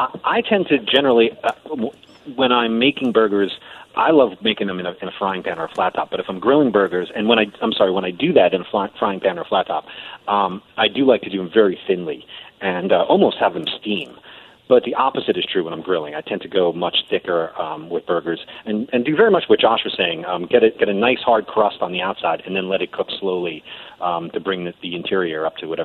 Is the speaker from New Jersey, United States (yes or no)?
yes; New Jersey, United States; I'm from Jersey, man. I love hot dogs.